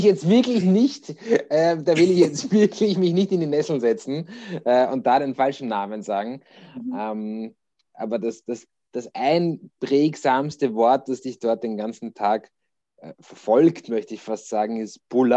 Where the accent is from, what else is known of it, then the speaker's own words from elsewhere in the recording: Krems, Lower Austria, Austria; born there; now in Vienna, Austria; Gebürtig sind wir beide ja Niederösterreicher